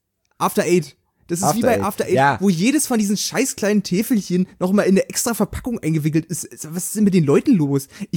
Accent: Saxony-Anhalt, Germany; Ich komme aus Sachsen-Anhalt.

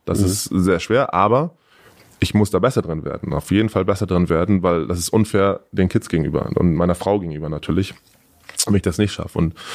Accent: Hamburg, Germany; born there; Ich bin hier geboren, ich bin in Wilhelmsburg geboren, also in Hamburg geboren

